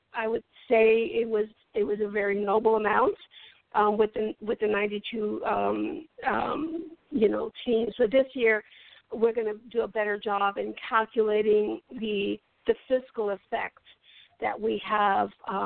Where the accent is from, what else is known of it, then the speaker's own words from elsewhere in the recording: Hamilton, Ohio, United States; So our command center is in my hometown of Hamilton, Ohio